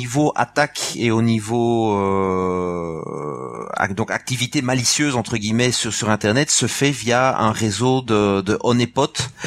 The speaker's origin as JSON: {"language": "French", "region": "Wallonia", "country": "Belgium", "said": "je suis belge, mais moi partie francophone du pays"}